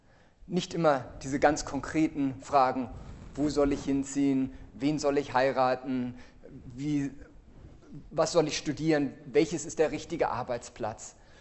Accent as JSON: {"language": "German", "region": "Northern Germany", "country": "Germany", "said": "Denn ich bin mir sicher, ihr seid nicht hier, um irgendwelche komischen Norddeutschen zu hören"}